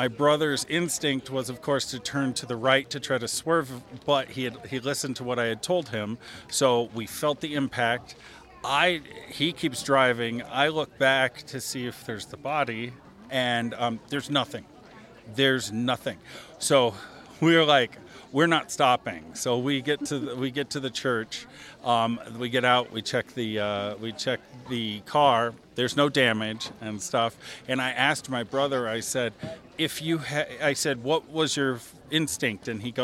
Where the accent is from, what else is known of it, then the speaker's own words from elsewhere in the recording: Decatur, Indiana, United States; from Indiana, Decatur, Indiana. So my story took place there.